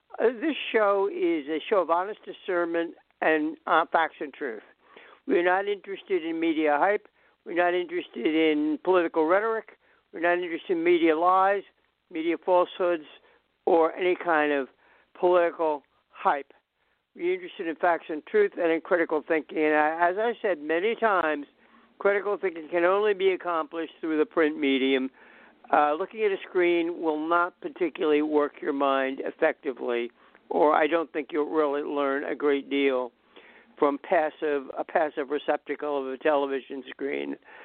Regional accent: United States; Now, I love this country. I'm an American, and I understand our culture

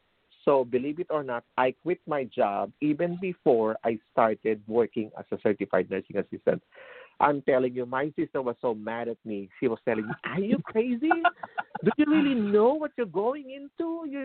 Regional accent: Guam; Remember, I came from Guam, so it's always sunny.

